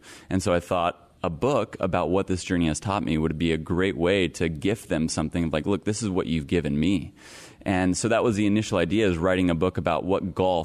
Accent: Hutchinson, Kansas, United States; I grew up in Hutchinson, Kansas, the heartland of America.

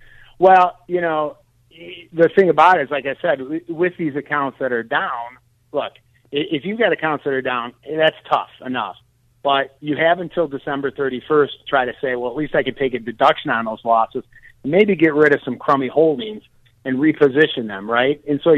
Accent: Detroit, Michigan, United States; I'm originally from Detroit. I-375, I've been on it many times.

